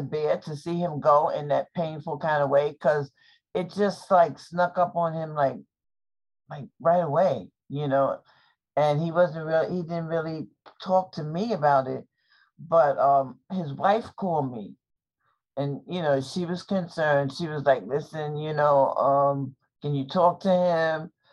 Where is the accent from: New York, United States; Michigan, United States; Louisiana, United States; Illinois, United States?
New York, United States; I'm from New York. I am 70 years old.